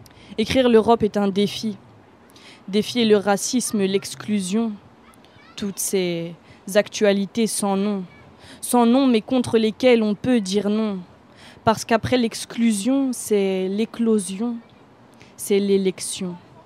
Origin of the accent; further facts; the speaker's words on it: France; Et des fois, on est aussi mal vu quand on vient de France dans d'autres pays.